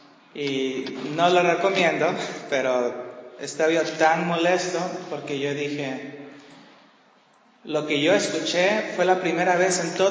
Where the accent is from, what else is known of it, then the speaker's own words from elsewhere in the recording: Brooklyn, New York, United States; mis papás son originarios de Puerto Rico, los dos nacieron ahí, y yo nací en Brooklyn, Nueva York. Estuve ahí pues toda mi escuela, terminando prepa.